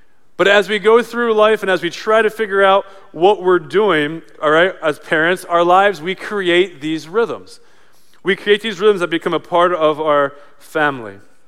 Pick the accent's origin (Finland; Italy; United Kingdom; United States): United States; Manheim, Pennsylvania; I grew up in Mannheim